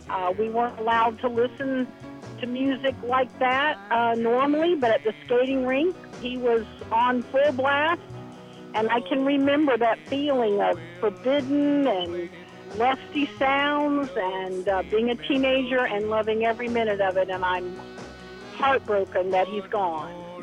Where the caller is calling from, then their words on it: Sarasota, Florida, United States; I'm calling from Sarasota, Florida.